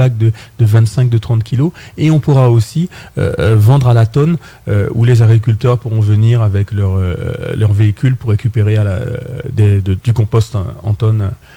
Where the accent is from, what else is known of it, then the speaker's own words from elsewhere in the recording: French Guiana, France; parce que je venais de Guyane